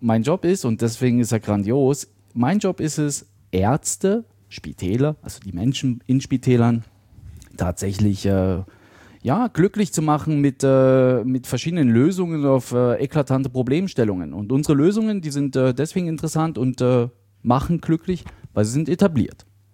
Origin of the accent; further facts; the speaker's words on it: Germany; also born or lived in Bavaria; now in Switzerland; Ich bin Deutscher. Ich komme aus der DDR. Mit einem Zwischenstopp von Bayern bin ich irgendwann Anfang 2000 in die Schweiz gekommen.